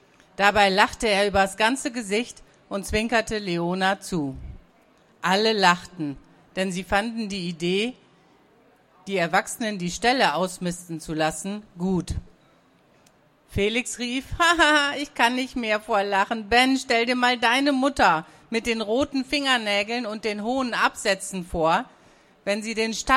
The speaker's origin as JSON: {"language": "German", "region": "North Rhine-Westphalia", "country": "Germany", "said": "ich komme aus dem Münsterland."}